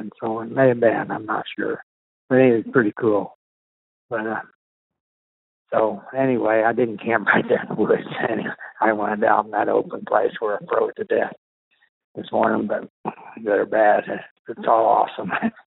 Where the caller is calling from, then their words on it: Polaris, Montana, United States; I'm calling in from the High Country Lodge here just near Polaris.